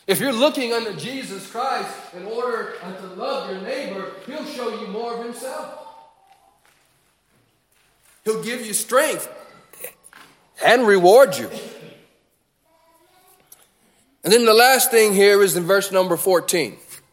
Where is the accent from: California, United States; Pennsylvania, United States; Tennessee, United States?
California, United States; As far as earthly comforts, I'm from California. I had them all. Perfect weather, no mosquito, light.